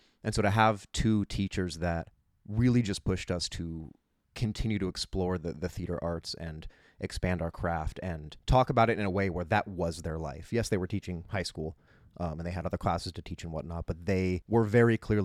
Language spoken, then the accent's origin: English; San Diego, California, United States; moved away as an adult; now in New York, United States; I grew up in San Diego, so California, Southern California native. I've been out in New York for about 8 years now.